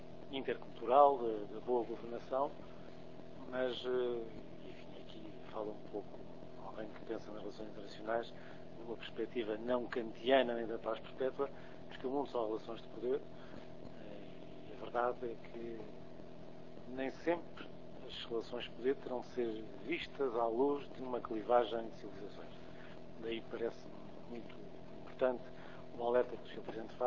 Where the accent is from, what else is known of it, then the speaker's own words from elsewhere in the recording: Portugal; enquanto português e até enquanto europeu